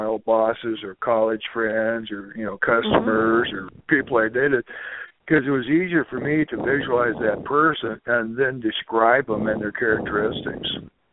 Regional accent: Midwest, United States; And so I'm from the Midwest, so, you know, people from the Midwest, like Missouri or Iowa, those states in the Midwest

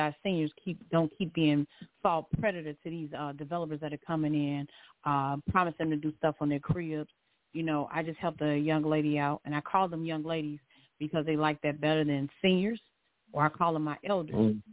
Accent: Illinois, United States; I was born and raised on Grenshaw and Pulaski, 3900 block.

